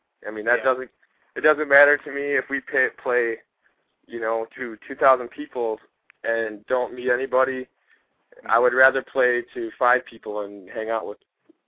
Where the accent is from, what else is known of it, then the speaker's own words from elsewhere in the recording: Baraboo, Wisconsin, United States; also born or lived in New Mexico / La Crosse / Madison; I grew up in Baraboo, and then I moved away. I lived in New Mexico for a while. I lived in La Crosse for several years, where Hooch was mainly based out of, and then I lived in Madison for a couple years.